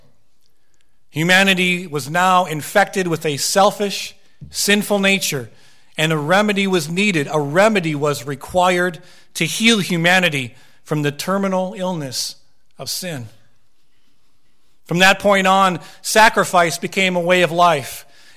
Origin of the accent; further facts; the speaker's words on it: Minnesota, United States; I was a hockey player. I grew up in Minnesota